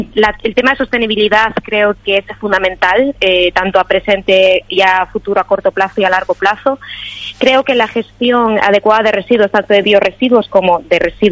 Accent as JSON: {"language": "Spanish", "region": "Galicia", "country": "Spain", "said": "Bueno, actualmente estoy en el extranjero. Mi idea es volver a España, concretamente volver a Galicia, que bueno, tengo bastante morriña de volver a mi tierra."}